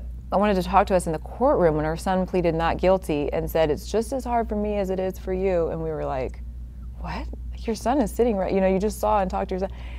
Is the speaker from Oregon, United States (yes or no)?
yes; Oregon, United States; No, I grew up in Oregon.